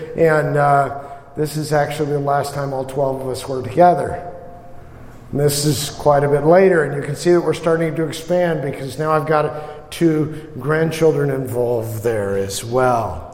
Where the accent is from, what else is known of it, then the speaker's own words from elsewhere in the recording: New York, United States; I am from New York, and we have in New York the Subway Superman.